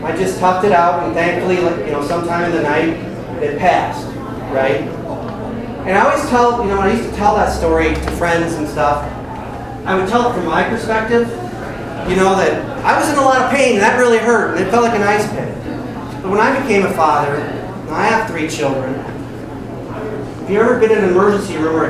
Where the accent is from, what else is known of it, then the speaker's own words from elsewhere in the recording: Davenport, Iowa, United States; So I grew up in Davenport, about 13, 14 years old.